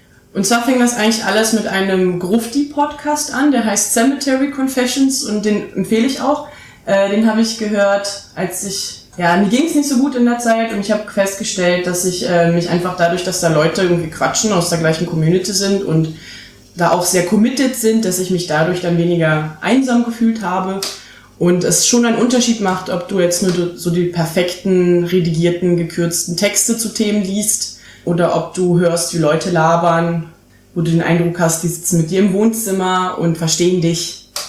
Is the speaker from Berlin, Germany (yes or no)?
yes; Berlin, Germany; also ich bin Berlinerin